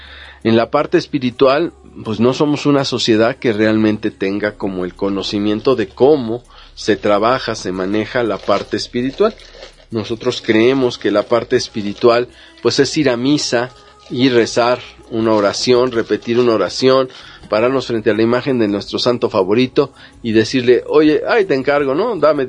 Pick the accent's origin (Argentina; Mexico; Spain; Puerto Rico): Mexico; Como mexicanos somos un pueblo un tanto apático a la participación social